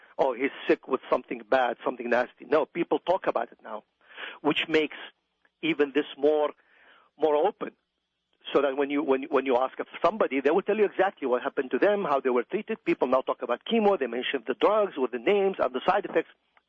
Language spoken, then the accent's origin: English; Iraq; now in United States; I mean, I grew up in Iraq, and there arranged marriage is very, very common.